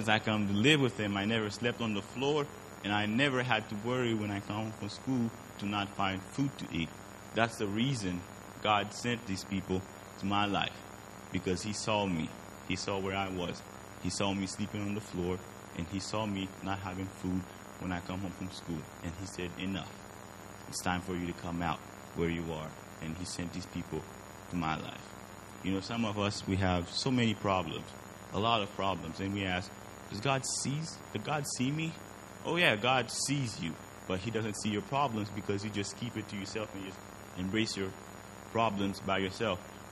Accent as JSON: {"language": "English", "country": "Haiti", "said": "I am from Haiti."}